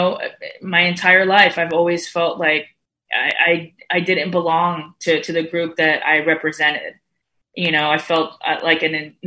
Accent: El Paso, Texas, United States; also born or lived in Austin; So I was born in El Paso, Texas.

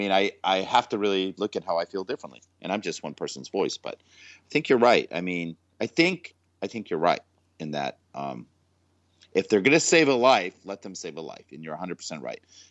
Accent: United States; And I'm an American, and I'm speaking like one

